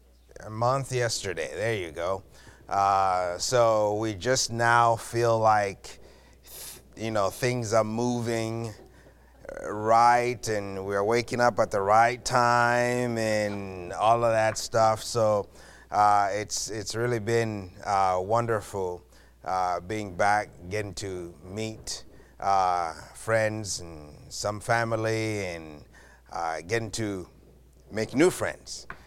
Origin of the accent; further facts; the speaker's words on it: Zambia; moved away as an adult; now in United States; But I was born and raised in Zambia, Africa. I came to the U.S. when I was 19 years old, some long time ago.